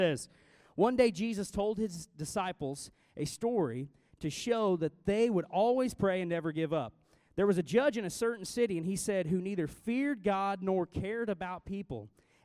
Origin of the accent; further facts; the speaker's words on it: Missouri, United States; I'm from Southwest Missouri. No offense, teachers at Marshfield, but I did go to Marshfield for a season of my life. Then I went to Conway.